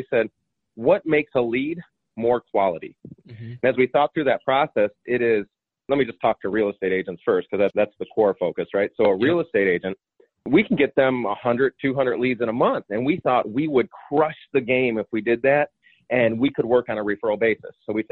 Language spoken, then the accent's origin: English; Chicago, Illinois, United States; now in Florida, United States; Yes, I'm originally from Chicago area.